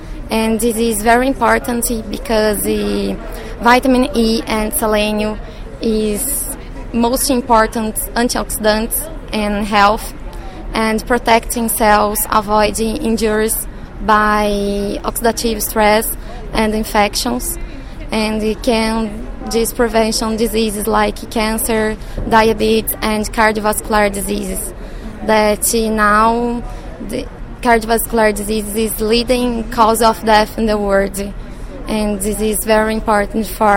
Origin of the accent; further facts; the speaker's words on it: Brazil; English is a second language; Okay, I'm from Brazil, and there me and my team works with animal production and animal nutrition.